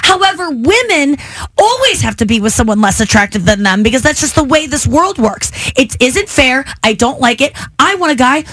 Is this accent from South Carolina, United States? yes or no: no; St. Louis, Missouri, United States; also born or lived in Cincinnati; I was born in Cincinnati till I was six, and then I moved here, and I've always, because my parents are always like, you're from Cincinnati, and I'm like, no, I'm not. I love St. Louis. I hate Cincinnati. St. Louis is my hometown.